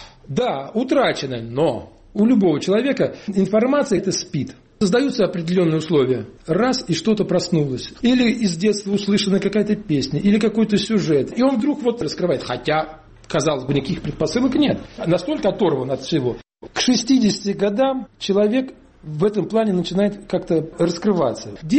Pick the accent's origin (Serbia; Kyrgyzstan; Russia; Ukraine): Russia; Uryupinsk, Volgograd Oblast; Моя родина, Верхний Дон, река Хопёр, Урюпинск, известная всем. Вот я сам с Урюпинска.